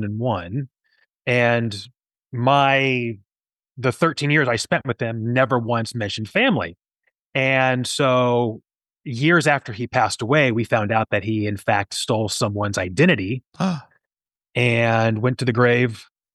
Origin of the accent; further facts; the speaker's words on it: Kansas City, United States; I grew up in Kansas City, and at the age of four, my parents began to take my brother and I.